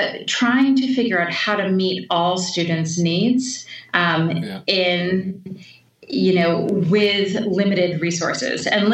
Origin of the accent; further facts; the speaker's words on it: New York, United States; I grew up in New York State on Lake Ontario. So very close to to Canada. So in a rural place that had quite excellent public schools.